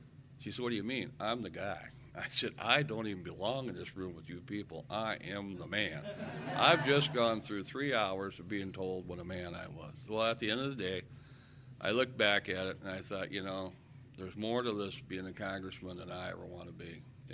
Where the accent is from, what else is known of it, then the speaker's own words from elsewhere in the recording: Council Bluffs, Iowa, United States; I'm from Western Iowa, Council Bluffs, mayor, da-da-da.